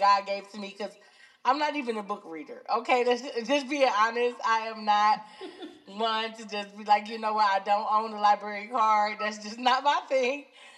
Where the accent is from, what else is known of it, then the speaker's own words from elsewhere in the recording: Cleveland, Ohio, United States; I am from Cleveland, Ohio. I've lived there all my life.